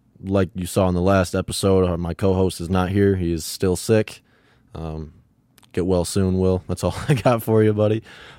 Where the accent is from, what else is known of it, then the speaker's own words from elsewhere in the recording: Flat Rock, Michigan, United States; I'm from downriver, like Flat Rock area.